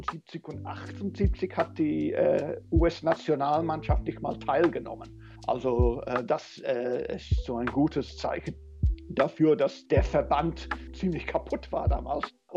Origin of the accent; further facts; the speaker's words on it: East Midlands, United Kingdom; weil ich da ganz viele vierten Liga Fußball in England geguckt habe, wo ich aufgewachsen bin, in der Grafschaft Lincolnshire.